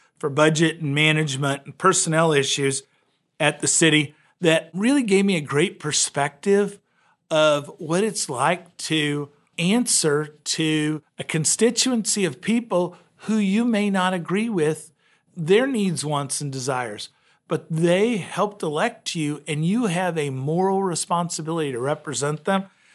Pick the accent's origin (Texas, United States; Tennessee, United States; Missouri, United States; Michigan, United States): Missouri, United States; You know, my home state's Missouri